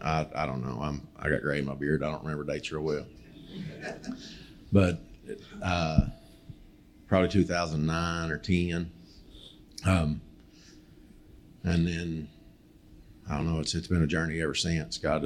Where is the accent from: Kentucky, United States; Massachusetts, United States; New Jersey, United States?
Kentucky, United States; also born or lived in Ohio; My believe it or not, from my accent, I'm actually from Ohio. But we moved to Eastern Kentucky when I was two.